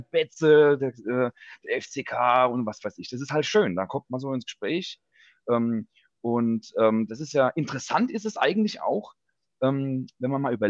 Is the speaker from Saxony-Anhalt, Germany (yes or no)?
no; Ludwigshafen, Rhineland-Palatinate, Germany; Also ich bin geboren, aufgewachsen in Ludwigshafen